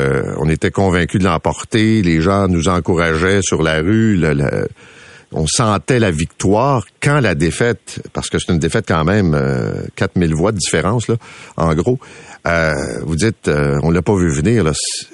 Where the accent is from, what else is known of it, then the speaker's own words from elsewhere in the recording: Montreal, Quebec, Canada; Moi, je suis de Montréal, là, puis je regarde ça de loin